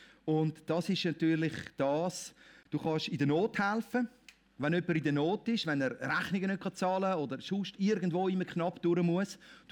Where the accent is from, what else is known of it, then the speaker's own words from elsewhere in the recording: Switzerland; Ich meine, wir als Schweizer